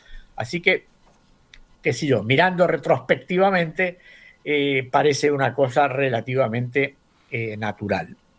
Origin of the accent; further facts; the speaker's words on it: Argentina; Yo soy argentino, vivo en la Argentina, etcétera, etcétera, pero la mitad de mi vida estuve afuera